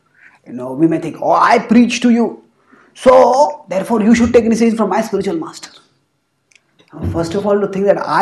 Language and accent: English; India; born there; Why is India great? Because I was born in India.